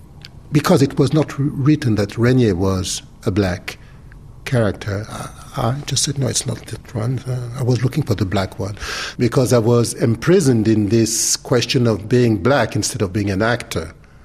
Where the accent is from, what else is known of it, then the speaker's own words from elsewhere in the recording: Paris, Île-de-France, France; I was raised in Paris and went in school, and all my life was there. No question of what meant being a black man or a white man. I was French. I still am French